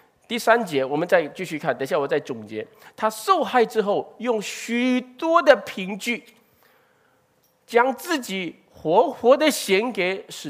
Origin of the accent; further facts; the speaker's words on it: Singapore; 为什么我们新加坡人在这个地方